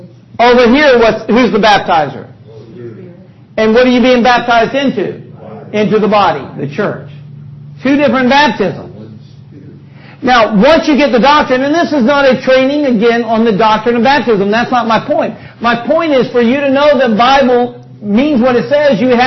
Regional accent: Alabama, United States; I'm from Alabama.

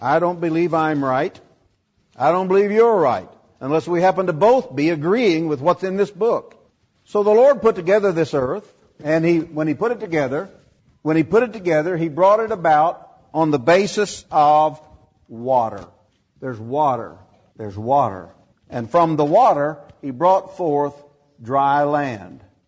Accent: Indiana, United States; When I grew up in Indiana, the average size farm in our county was 136 acres.

